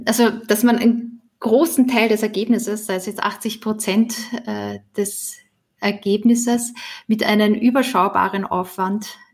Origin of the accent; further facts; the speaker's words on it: Austria; now in Germany; Österreich, meine Heimat.